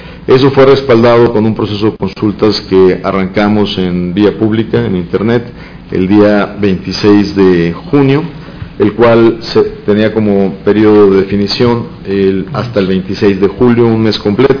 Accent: Mexico; a que nosotros como mexicanos hagamos ese papel.

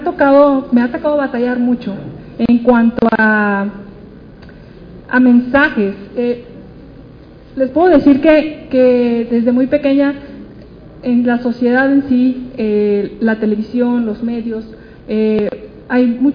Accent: Tijuana, Baja California, Mexico; yo soy de Tijuana, Baja California, viajo cada semana 3 horas de venida, 3 horas de regreso.

